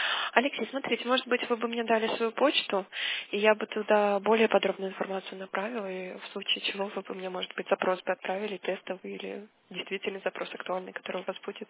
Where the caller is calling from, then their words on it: Minsk, Belarus; Да, да, звоню я вам из Минска.